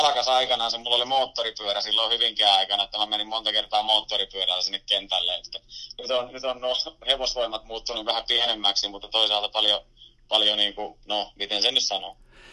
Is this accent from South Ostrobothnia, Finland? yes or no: yes; Ilmajoki, South Ostrobothnia, Finland; Mä oon itse Ilmajoelta lähtöisin, mikä on niin kuin ihan täys maalaiskunta Pohjanmaalla.